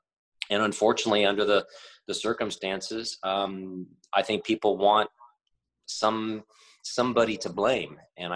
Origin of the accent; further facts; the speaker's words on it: United States; obviously I'm American, obviously I'm Asian American